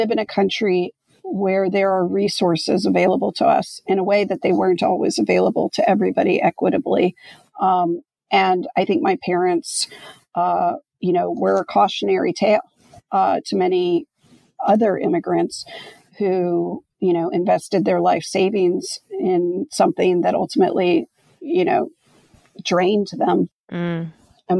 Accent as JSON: {"language": "English", "town": "Atlanta", "region": "Georgia", "country": "United States", "tie": "born or raised there", "said": "And I grew up in Atlanta, Georgia, which at the time was, you know, very not as populated as it is now with Latinos."}